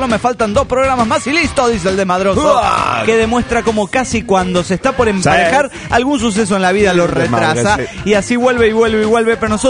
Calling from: Monterrey, Nuevo León, Mexico; de Monterrey, Nuevo León, México.

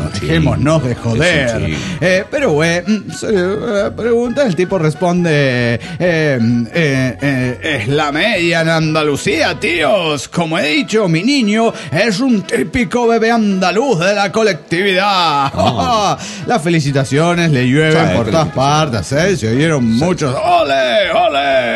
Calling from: Puebla, Mexico; de Puebla, México.

